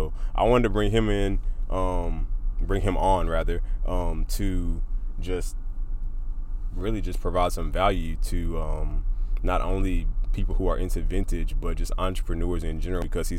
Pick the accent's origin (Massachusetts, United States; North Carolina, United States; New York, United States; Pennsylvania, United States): North Carolina, United States; Burlington; now in Greensboro, United States; So I made a jump to Greensboro from my hometown, Burlington, North Carolina, which is only like 30 minutes away.